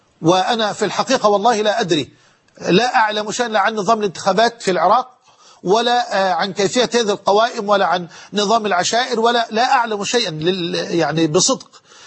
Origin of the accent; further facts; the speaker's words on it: Egypt; وقد حان الآن يعني عندنا في مصر الاستعداد يعني لصلاة المغرب